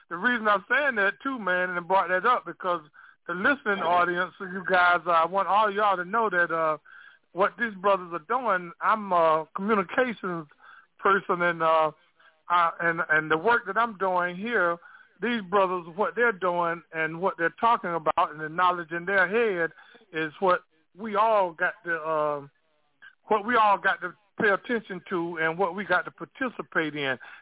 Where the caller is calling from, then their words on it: New Bern, North Carolina, United States; I'm down here in New Bern.